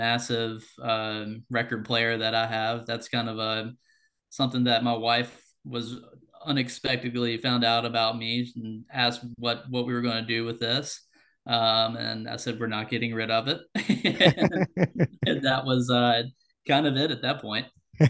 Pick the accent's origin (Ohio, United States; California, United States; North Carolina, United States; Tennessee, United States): North Carolina, United States; Sure. So again, I grew up in rural North Carolina. My father was the Johnson County GOP chairman, and he was staff for the North Carolina House as well.